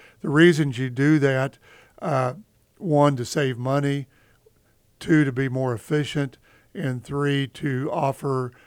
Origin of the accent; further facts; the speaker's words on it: Council Grove, Kansas, United States; I grew up in Council Grove.